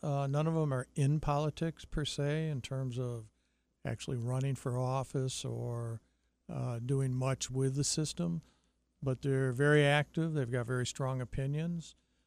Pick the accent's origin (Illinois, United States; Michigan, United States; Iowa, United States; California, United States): Michigan, United States; St. Joseph; also born or lived in Benton Harbor; I'm from right here in St. Joseph, Michigan, and I was born here in 1949 in Benton Harbor. Grew up in St. Joe.